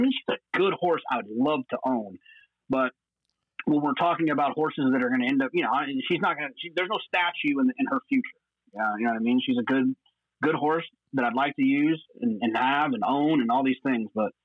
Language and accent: English; Dallas, Texas, United States; growing up in Dallas, hearing all of these people praise Tony Romo